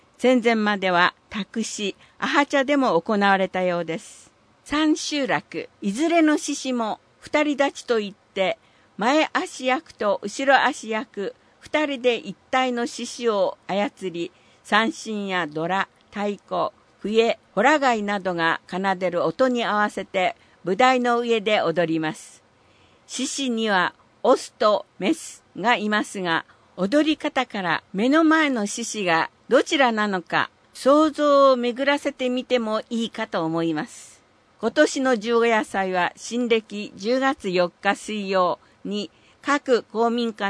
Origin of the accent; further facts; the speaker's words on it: Philadelphia, Pennsylvania, United States; Japanese is a second language; 今月は先月に続き私の出身であるフィラデルフィア市の有名な場所やもののパート2を紹介したいと思います。